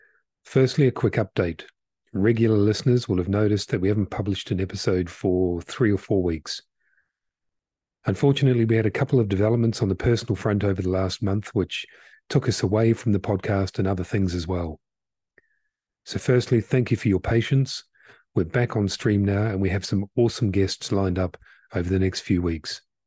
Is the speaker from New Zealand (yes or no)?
yes; New Zealand; a number of underrepresented communities in my hometown in Aotearoa, New Zealand.